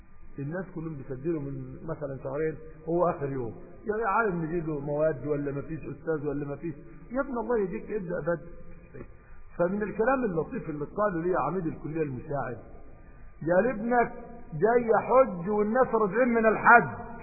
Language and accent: Arabic; Upper Egypt, Egypt; وخصوصا عندنا الان في الصعايدة بلدنا، انا صعيدي بالذات